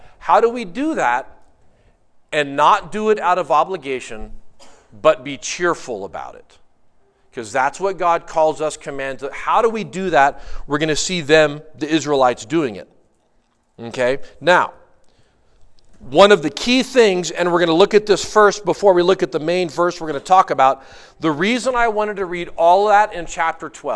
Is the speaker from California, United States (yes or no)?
yes; Santa Cruz, California, United States; When I was a kid, the church I grew up in the Santa Cruz area, larger church was going to do a major sanctuary remodel